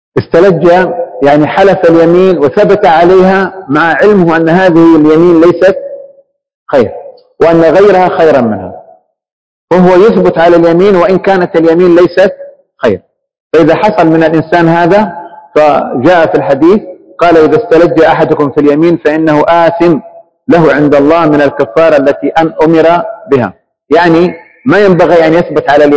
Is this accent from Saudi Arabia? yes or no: yes; Saudi Arabia; عندنا هنا في يعني بلادنا المملكة العربية السعودية